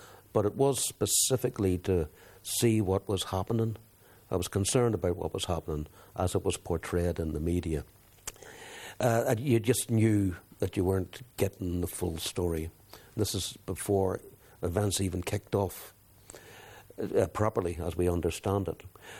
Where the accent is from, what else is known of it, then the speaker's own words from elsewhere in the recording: England, United Kingdom; growing up in England, I felt very alienated there.